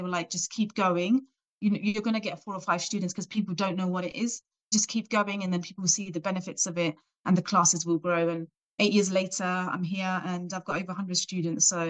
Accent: South West England, United Kingdom; now in Luton, United Kingdom; So I'm from Dorset. So when I go to Dorset sometimes to visit my family, I hold self-defense classes there as well.

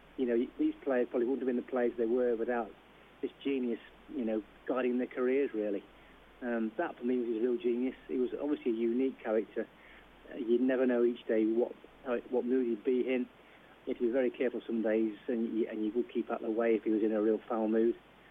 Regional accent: Nottingham, East Midlands, United Kingdom; born there; I was born in Nottingham

